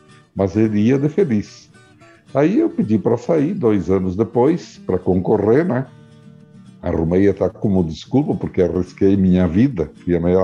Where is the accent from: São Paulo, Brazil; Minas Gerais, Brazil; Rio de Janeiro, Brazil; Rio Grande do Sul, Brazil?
Rio Grande do Sul, Brazil; Marau; Veja você, eu sou de Marau, Rio Grande do Sul, mas do interior de Marau. Meus pais eram pequenos produtores